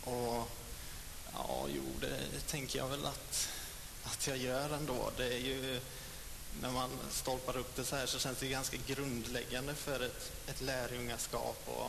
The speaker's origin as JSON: {"language": "Swedish", "town": "Tidaholm", "region": "Västra Götaland County", "country": "Sweden", "tie": "born or raised there", "said": "Jag är uppvuxen i en kristen familj i Pingstkyrkan hemma i Tidaholm."}